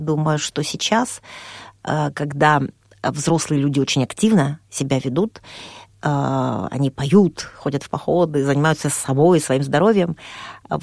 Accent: Rostov-on-Don, Rostov Oblast, Russia; Я ростовчанка коренная, мои родители тоже ростовчане.

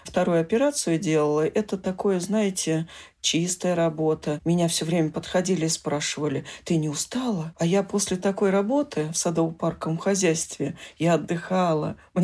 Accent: Voronezh Oblast, Russia; born there; Да, я родилась в Воронежской области

